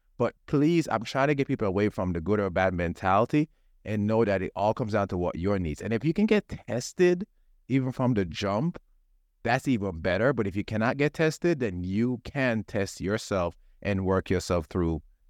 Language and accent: English; Jamaica; I grew up in Jamaica. In Jamaica, when it comes to beans, we sprout them, we wash, we pressure cook our beans.